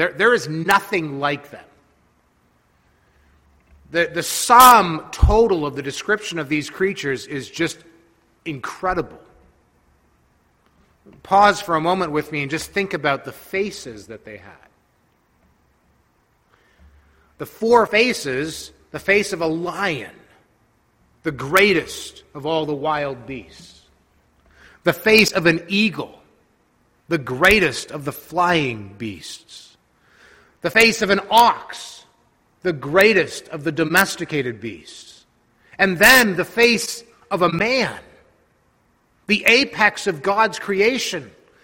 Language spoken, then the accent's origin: English; Barrie, Ontario, Canada; I grew up in Barrie.